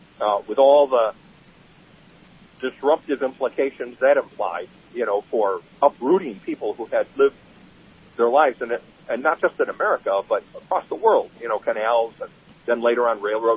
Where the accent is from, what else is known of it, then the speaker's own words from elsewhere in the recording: Marsh, New York, United States; It was just 10 miles away from where I grew up in Marsh, New York.